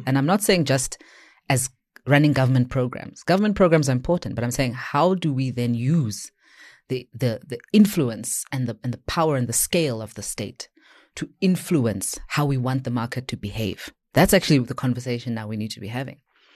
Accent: Johannesburg, Gauteng, South Africa; given I'm a child of Hillbrow, I was born in Hillbrow, so maybe there are things I don't see

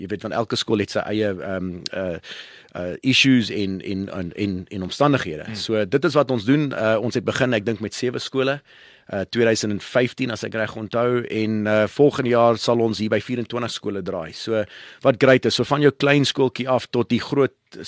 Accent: Gauteng, South Africa; also born or lived in Durban; Ek was gebore in Durban, maar groot geword hier in die ou Transvaal wat nou Gauteng is. Ek was op skool by JP, baie trotse JP boy.

